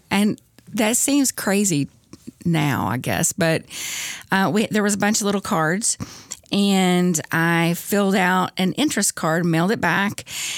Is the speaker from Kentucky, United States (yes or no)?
yes; Stanton, Kentucky, United States; now in Owensboro, United States; I am originally from Eastern Kentucky. I'm from Stanton, Kentucky, which is in Powell County. It's more like East Central Kentucky, not South. Southeast, but Red River Gorge area.